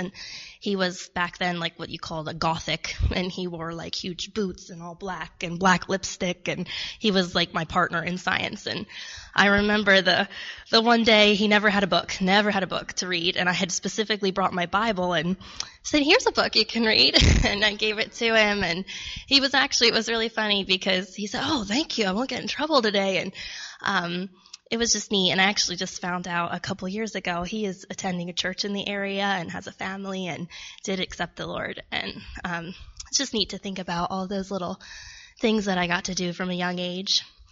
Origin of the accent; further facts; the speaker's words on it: Ephrata, Pennsylvania, United States; also born or lived in Cincinnati, Ohio; So I was born in Cincinnati, Ohio, actually, and moved to Pennsylvania when I was about, I think I was five, for my dad. He had a job change. So I grew up in Ephrata as well.